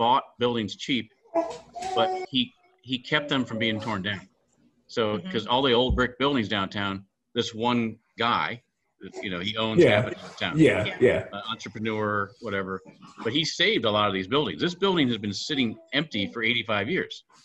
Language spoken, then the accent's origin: English; Mansfield, Ohio, United States; I'm originally from Mansfield.